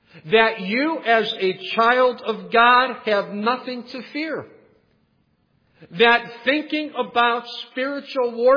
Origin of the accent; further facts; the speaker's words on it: Ohio, United States; He's from Michigan. I'm from Ohio.